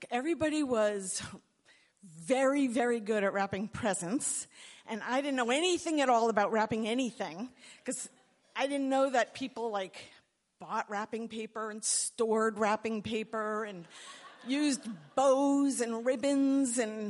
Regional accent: Long Island, New York, United States; So when I grew up, there was no Christmas. I grew up on Long Island as a Long Island Jew, and there was no Christmas anywhere in my life.

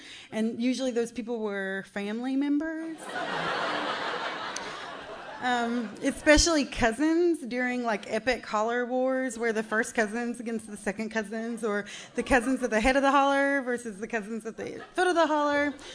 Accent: Buffalo Creek, West Virginia, United States; So I am from Buffalo Creek, West Virginia.

